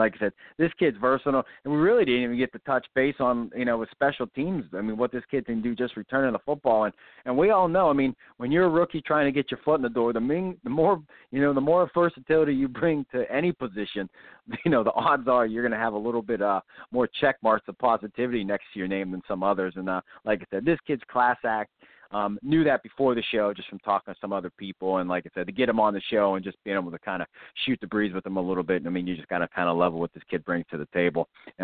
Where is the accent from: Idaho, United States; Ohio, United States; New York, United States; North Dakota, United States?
Ohio, United States; Youngstown; I'm from Youngstown, so like I said, I mean, we were glued to the TV set.